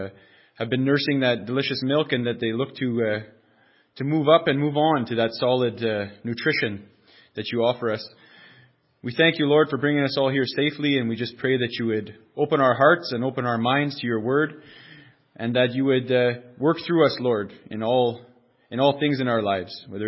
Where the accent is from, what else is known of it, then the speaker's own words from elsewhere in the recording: Valgania, Ontario, Canada; I come from Valgania, Ontario. I attend the chapel in Iroquois Falls.